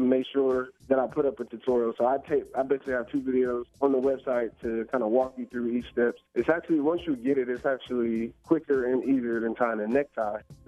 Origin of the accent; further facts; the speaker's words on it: New Jersey, United States; I'm from the New Jersey area, so this is my first time being kind of back home on the East Coast in about 9 years.